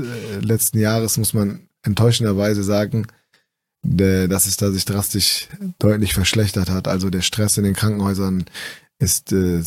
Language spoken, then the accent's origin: German; Aurich, Lower Saxony, Germany; also born or lived in Lebanon; now in Hamburg, Germany; Ich bin 37 Jahre alt. Gebürtig komme ich aus dem Libanon. Bin in Ostfriesland Aurich aufgewachsen. Nach meinem Abitur nach Hamburg gekommen